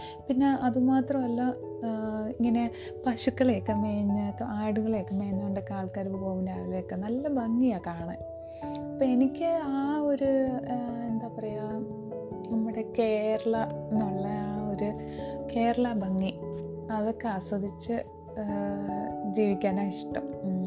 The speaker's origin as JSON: {"language": "Malayalam", "town": "Thiruvananthapuram", "region": "Kerala", "country": "India", "tie": "born or raised there", "lives_now": "Palakkad, India", "said": "ഞാൻ ജനിച്ചു വളർന്നതൊക്കെ തിരുവനന്തപുരത്താണ്. കുറച്ച് വലുതായി കഴിഞ്ഞിട്ടാണ് ഞങ്ങൾ പാലക്കാടേക്ക് സെറ്റിൽ ചെയ്യുന്നത്."}